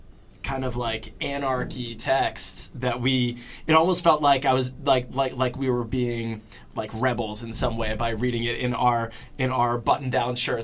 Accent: Massachusetts, United States; where I grew up in the Merrimack Valley of the North Shore of Massachusetts, very kind of like suburbia.

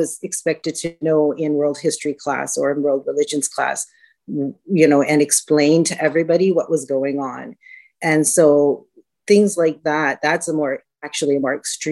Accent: Canada; I have not from the Middle East. I was born and raised in Canada. My parents are of South Asian descent.

